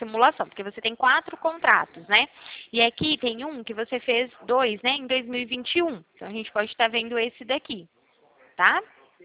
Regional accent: Araçatuba, São Paulo, Brazil; Sou aqui de Araçatuba.

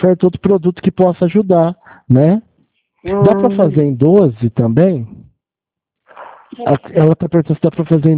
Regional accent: Franca, São Paulo, Brazil; É, eu sou de Franca.

